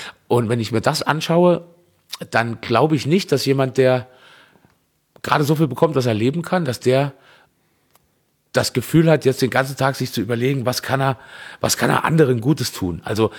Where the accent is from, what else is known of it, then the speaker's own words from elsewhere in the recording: Marpingen, Saarland, Germany; born there; In Marpingen, im Nordsaarland. Die Kreisstadt war St. Wendel.